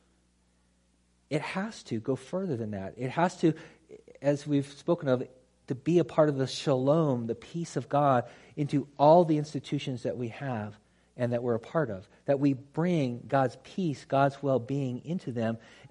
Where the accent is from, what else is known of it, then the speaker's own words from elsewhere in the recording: United States; I love being American. I love the privileges that we have. I love the things that come with our country.